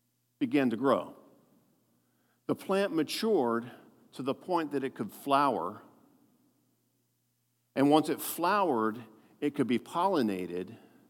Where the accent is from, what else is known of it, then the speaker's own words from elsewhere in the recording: Baltimore, Maryland, United States; I know that's poor English, but I'm from Baltimore.